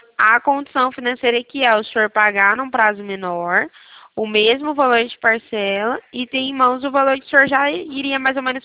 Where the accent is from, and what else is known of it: São Paulo, Brazil